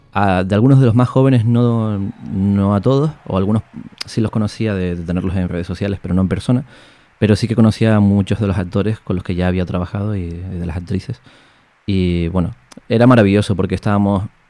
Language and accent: Spanish; Canary Islands, Spain; accent: Canarian; somos actores canarios. Y además que actuamos con nuestro acento. No lo tenemos que cambiar